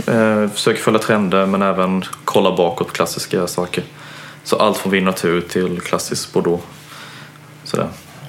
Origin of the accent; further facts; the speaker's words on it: Småland, Sweden; now in Stockholm, Sweden; Nej, jag är från Småland. Born and raised.